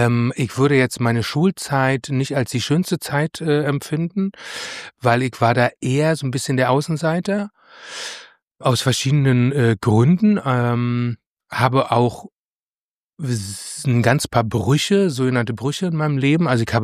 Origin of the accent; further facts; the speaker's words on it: Berlin, Germany; ich bin in Marzahn groß geworden, und zwar nicht in einer Plattenbauwohnung